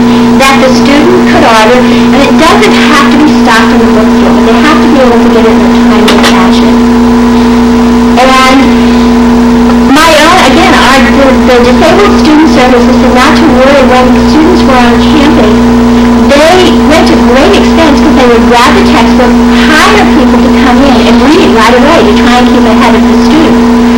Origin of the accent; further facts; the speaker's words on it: Texas, United States; And being a Texan, the people in our school tried to say